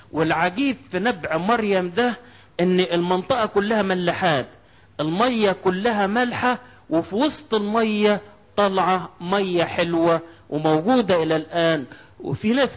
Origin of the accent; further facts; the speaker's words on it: Egypt; فعلا المسيح كان موجود عندنا في مصر فترة من حياته وهو صغير